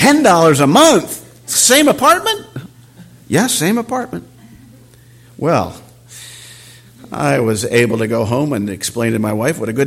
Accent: Philadelphia, Pennsylvania, United States; also born or lived in New Jersey; I grew up in the North, not only the North, but the Northeast. Philadelphia area, New Jersey area, later moved to Minneapolis

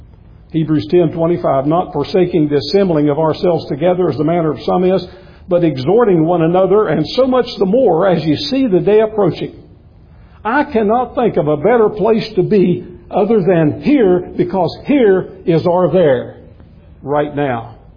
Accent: West Virginia, United States; B.R. Lakin, a man who grew up not far from where I was raised in West Virginia.

